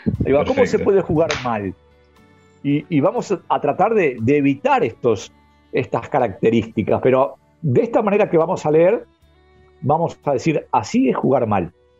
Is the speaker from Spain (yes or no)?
no; Uruguay; Y nosotros que somos de Uruguay, no sé qué podemos decir